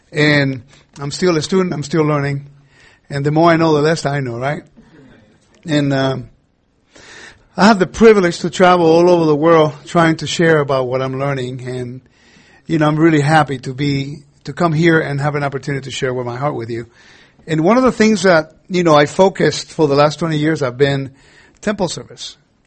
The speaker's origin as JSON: {"language": "English", "town": "Los Angeles", "region": "California", "country": "United States", "tie": "born or raised there", "said": "We're from Puerto Rico, and I grew up in Los Angeles."}